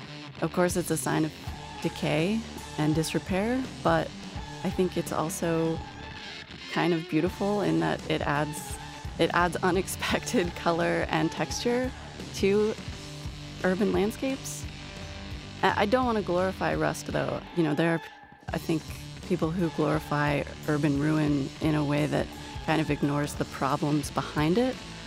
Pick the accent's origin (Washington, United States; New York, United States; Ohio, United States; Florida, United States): Ohio, United States; Youngstown; This imagined city is based on Youngstown, Ohio, which is where I grew up in Northeast Ohio in the Rust Belt.